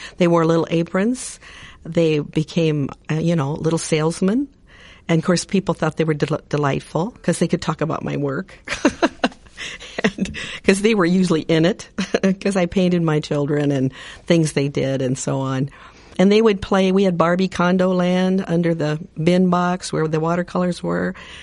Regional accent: Boone, Iowa, United States; I grew up in Boone, Iowa, mostly, in just 15 miles away from Ames, and then came over here to Iowa State.

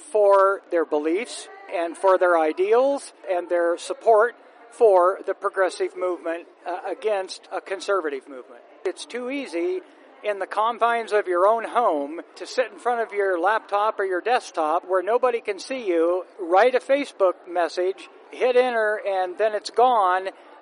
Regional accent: Ottumwa, Iowa, United States; I'm from Ottumwa, Iowa.

